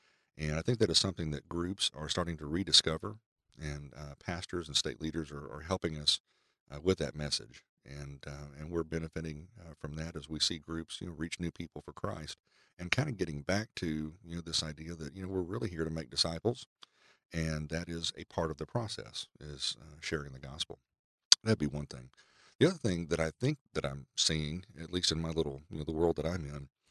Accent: Arlington, Texas, United States; I'm originally from Dallas-Fort Worth. Grew up in Arlington, Texas, and went to school at Southwestern, and so I was a Texas guy.

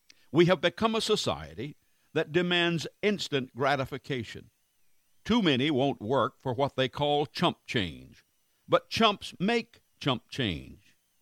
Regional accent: United States; I could never have dreamed of as a poor kid growing up in Wilson County

